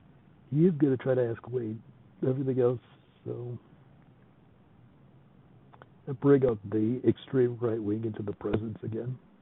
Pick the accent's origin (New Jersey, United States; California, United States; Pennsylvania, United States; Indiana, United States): California, United States; carrying my home state, California